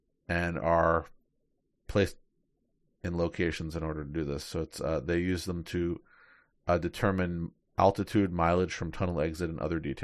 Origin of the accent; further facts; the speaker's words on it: New York City, New York, United States; Yeah, so apparently Waze beacons have arrived in my hometown of New York City.